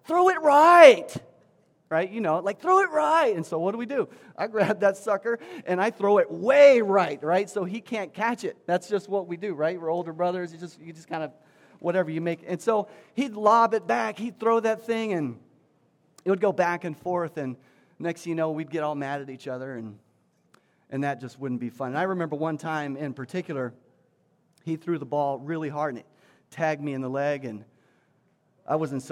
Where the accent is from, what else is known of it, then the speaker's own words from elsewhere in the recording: Texas, United States; I'm from Texas, and I don't really do cold weather all that well, right?